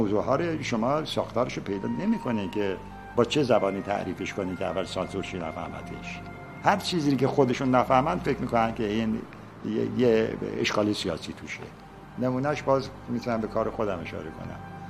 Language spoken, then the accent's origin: Persian; Abadan, Khuzestan, Iran; born there; خوزستان را دوست دارم برای اینکه ولایت من است. و عاشق آبادان هستم برای اینکه زادگاه من است.